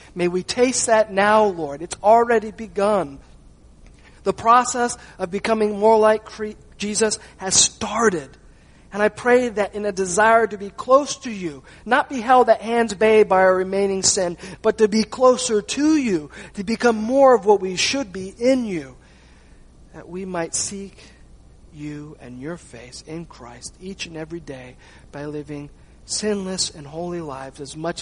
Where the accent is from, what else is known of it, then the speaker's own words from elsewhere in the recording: Montana, United States; born there; since I was born in Montana, they didn't know how to spell that word